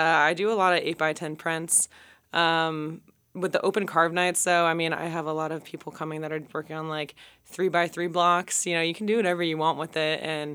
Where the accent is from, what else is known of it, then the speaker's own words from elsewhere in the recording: Florida, United States; I have, like, a simultaneous interest in, like, nautical culture, just growing up in Florida.